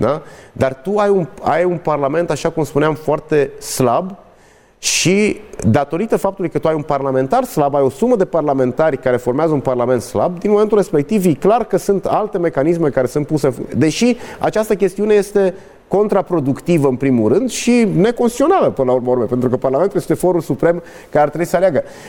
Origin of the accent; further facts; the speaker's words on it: Timiș County, Romania; vă dau cazul Timișului de unde sunt eu